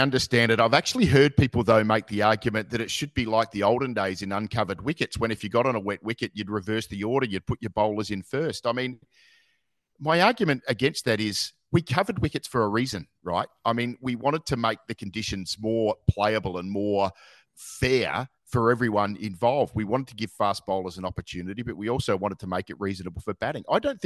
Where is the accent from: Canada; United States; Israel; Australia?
Australia; Adelaide, South Australia; I come from Adelaide, which sort of gave birth to day-night test cricket with a pink ball.